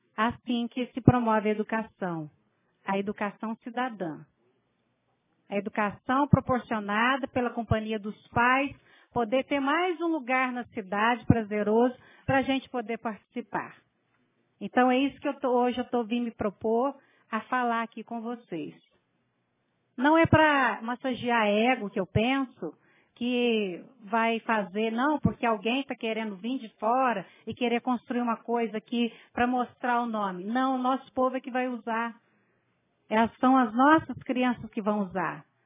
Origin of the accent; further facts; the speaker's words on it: Jaci, São Paulo, Brazil; Sou de Jaci